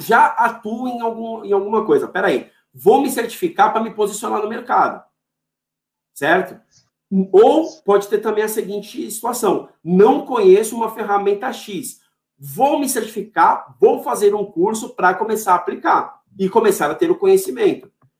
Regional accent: São Paulo, Brazil; eu sou daqui de São Paulo, nunca dirigi

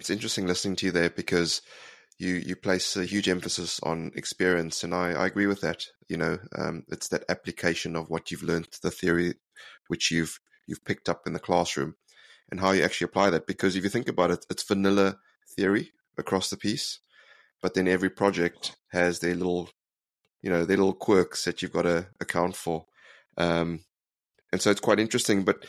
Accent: South Africa; naturally, being South African

